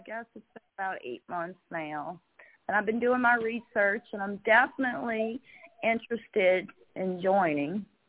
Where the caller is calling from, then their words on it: Louisiana, United States; I'm calling from Louisiana.